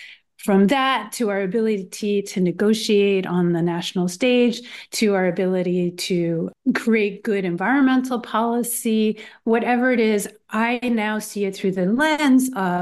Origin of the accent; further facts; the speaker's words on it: Philadelphia, Pennsylvania, United States; I'm from Philadelphia.